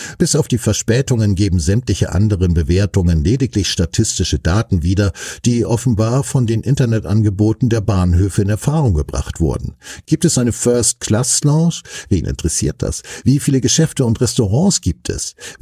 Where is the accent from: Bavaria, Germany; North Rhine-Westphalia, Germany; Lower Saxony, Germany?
Lower Saxony, Germany; Nun hatte ich als Niedersachse schon öfter das Vergnügen, mit der Bahn nach Bremen zu fahren